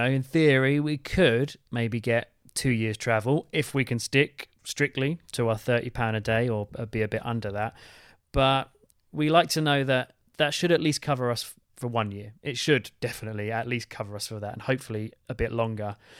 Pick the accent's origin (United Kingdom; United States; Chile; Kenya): United Kingdom; Yeah, well, being British anyway, we explain to people.